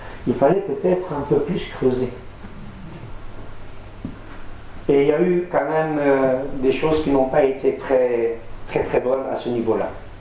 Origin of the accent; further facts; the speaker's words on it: Mardin, Turkey; French is a second language; Moi, mes parents, ils viennent de Hakai. Je viens de Turabdin, la montagne des serviteurs de Dieu, qu'on appelle, où c'est le centre aujourd'hui de l'église syriaque orthodoxe. Je suis né là-bas, mais mes parents viennent encore de plus loin, de Hakai.